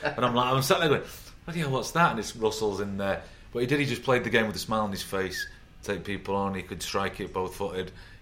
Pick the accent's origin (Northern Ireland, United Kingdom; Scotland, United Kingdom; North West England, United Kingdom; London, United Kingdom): North West England, United Kingdom; Manchester; I'm from Manchester